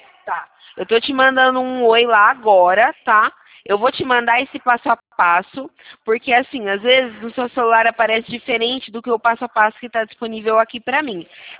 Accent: Santa Bárbara d'Oeste, São Paulo, Brazil; Eu sou aqui de Santa Bárbara do Oeste, no interior de São Paulo.

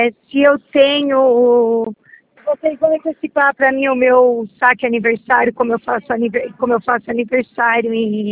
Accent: Piracaia, São Paulo, Brazil; Eu sou de Piracaia.

